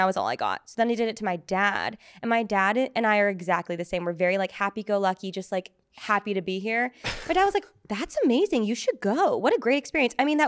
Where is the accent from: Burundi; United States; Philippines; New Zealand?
United States; Anaheim, California; a lot of like houses in my hometown, a lot of the people like worked at Knott's Berry Farm or Disneyland because we're in Anaheim.